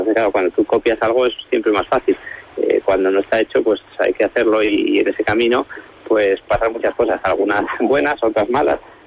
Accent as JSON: {"language": "Spanish", "town": "Huesca", "region": "Aragon", "country": "Spain", "said": "el 100% de la plantilla son conscientes de que soy de Huesca"}